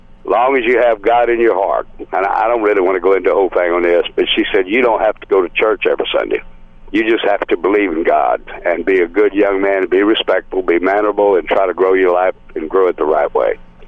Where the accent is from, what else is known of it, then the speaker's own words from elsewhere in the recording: San Antonio, Texas, United States; I must have got 200 phone calls because I grew up in the San Antonio area.